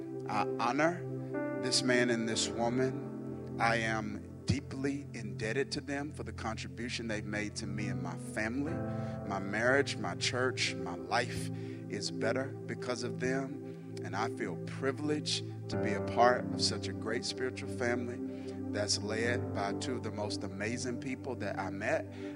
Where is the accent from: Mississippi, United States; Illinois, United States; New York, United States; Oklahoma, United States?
Mississippi, United States; now in New Jersey, United States; born and raised in Mississippi, not too far from here. Went to college in Jackson.